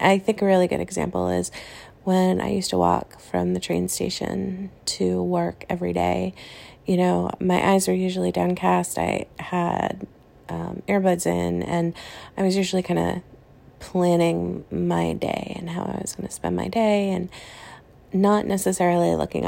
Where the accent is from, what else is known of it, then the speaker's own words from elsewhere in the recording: Boston, Massachusetts, United States; I am from the United States. And I think the one thing that really bugs me is actually a stereotype that's specific to the area that I'm from. so I live in the Midwest right now, but I'm originally from the East Coast.